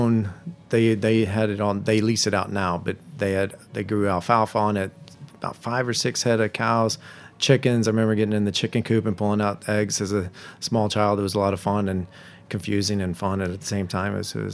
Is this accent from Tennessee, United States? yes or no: yes; Tennessee, United States; We're pretty rural. The only thing, there was a small community college where I grew up. The only thing that was really close to us was Jack Daniels.